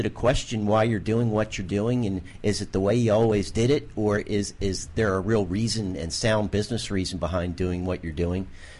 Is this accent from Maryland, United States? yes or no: yes; Bel Air, Maryland, United States; I'm from Bel Air, Maryland.